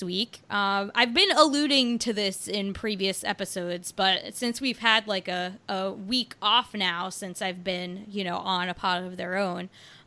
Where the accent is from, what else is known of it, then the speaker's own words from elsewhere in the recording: New Jersey, United States; also born or lived in Baltimore; I moved away from Baltimore. I moved back home to New Jersey, where I'm from.